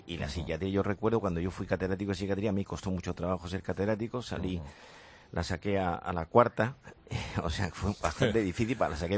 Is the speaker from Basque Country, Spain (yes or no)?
no; Andalusia, Spain; yo tengo un defecto de fábrica, que soy andaluz